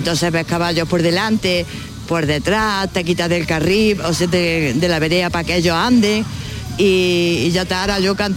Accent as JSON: {"language": "Spanish", "town": "Andújar", "region": "Andalusia", "country": "Spain", "tie": "born or raised there", "said": "Yo sí soy de Andújar, nací en Andújar y crié en Andújar y toda la vida en Andújar. Y muy romera."}